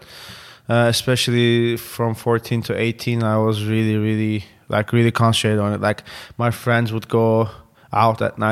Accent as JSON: {"language": "English", "region": "Istanbul", "country": "Turkey", "tie": "born or raised there", "moved": "yes", "lives_now": "Amsterdam, Netherlands", "said": "I was born and raised in Istanbul. I was born on the European side, but our house was on the Asian side of Istanbul."}